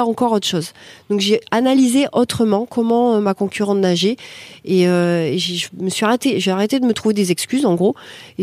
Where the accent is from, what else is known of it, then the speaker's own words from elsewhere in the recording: France; c'est possible quand on est française.